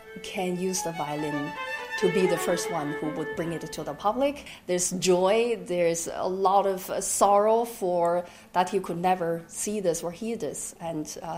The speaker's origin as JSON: {"language": "English", "country": "China", "said": "And I came from China, I didn't know anybody, and he took me really in as a student and into his family."}